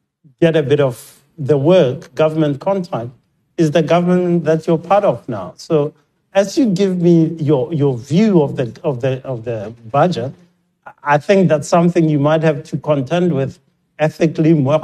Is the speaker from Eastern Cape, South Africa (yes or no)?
no; Pretoria, Gauteng, South Africa; I come from Pretoria.